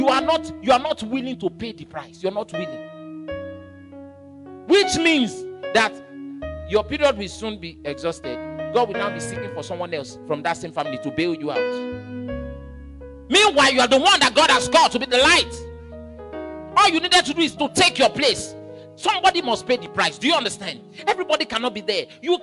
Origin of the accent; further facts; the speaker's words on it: Ondo, Nigeria; I am from Ondo. You cannot argue with me. I'm the son of the soil.